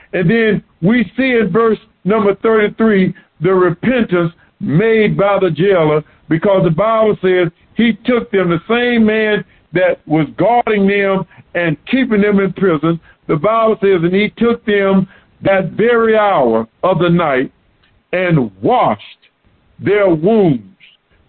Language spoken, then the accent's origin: English; Florida, United States; I'm from Florida. I am a Floridian.